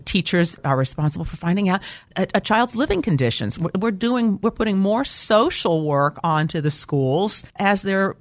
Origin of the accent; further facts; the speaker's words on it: Midwest, United States; and I grew up in the Midwest